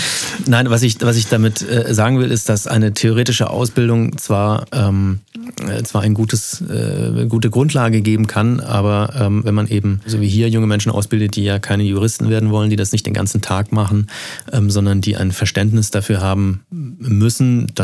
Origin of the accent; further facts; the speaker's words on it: Freiburg, Baden-Württemberg, Germany; also born or lived in Berlin; Ich stamme aus Freiburg, meine Frau kommt aus der Ecke Heidelberg und wir haben unsere Familie unten.